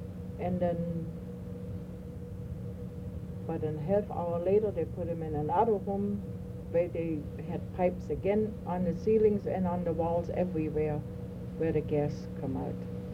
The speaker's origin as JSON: {"language": "English", "town": "Dessau", "region": "Saxony-Anhalt", "country": "Germany", "said": "\"How come I have an accent where I'm from Germany?\" And I said, \"Yeah,\" and he wanted to know the town. I said, \"From Dessau."}